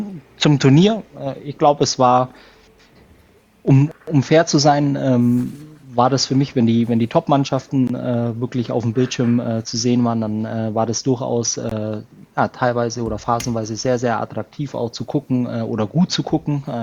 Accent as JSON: {"language": "German", "country": "Germany", "said": "als Deutscher gönnt man es dem deutschen Team."}